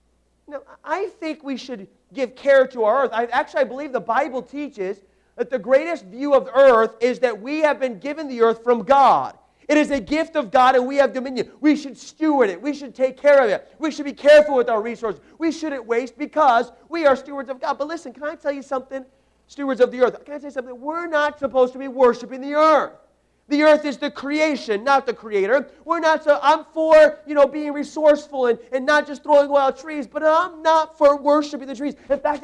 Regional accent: Tucson, Arizona, United States; I grew up in Tucson, Arizona, and in northern Arizona is a place called Slide Rock State Park.

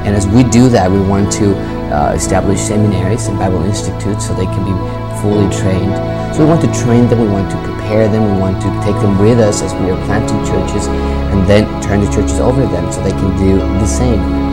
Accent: Mexico City, Mexico; I grew up in Mexico City.

